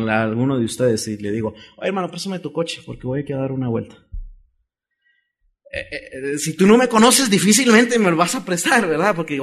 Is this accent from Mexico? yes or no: yes; Coahuila, Mexico; Yo soy de Coahuila y cuando estaba en San Luis me hacían mucha burla por mi acento.